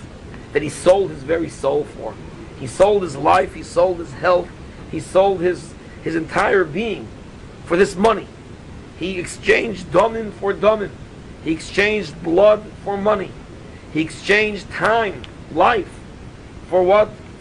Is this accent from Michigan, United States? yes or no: yes; Michigan, United States; I'm a Michiganer. I come from Michigan. And it has on my license, I'm a Michiganer.